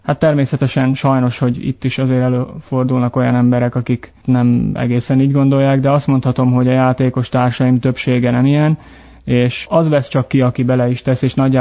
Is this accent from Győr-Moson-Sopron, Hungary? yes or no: yes; Győr, Győr-Moson-Sopron, Hungary; Én Győri lévén egy kicsit szívemen viselem annak a sorsát, hogy ez a mi szűkebb régiónk